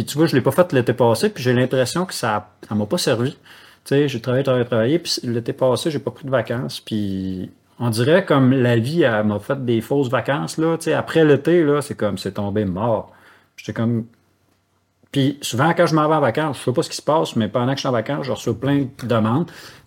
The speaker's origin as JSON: {"language": "French", "town": "Saguenay", "region": "Quebec", "country": "Canada", "said": "Je viens de Saguenay-Saint-Jean qui avait de la forêt tout autour, puis c'est ça."}